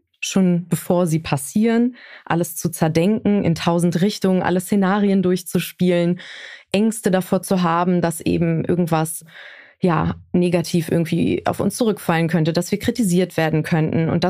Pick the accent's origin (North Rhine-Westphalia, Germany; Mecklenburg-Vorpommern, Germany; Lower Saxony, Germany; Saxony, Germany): North Rhine-Westphalia, Germany; Aachen; in meiner Heimat in Aachen bin ich eben aufs Land gezogen, ins Grüne, wo es super ruhig ist